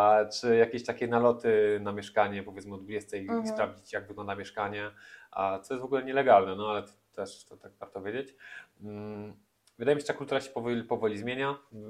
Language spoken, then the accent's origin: Polish; Kraków, Lesser Poland, Poland; ja jestem Krakusem, więc jakby ja powiedzmy, gdzieś tam powiedzmy, może miałem też lepszy start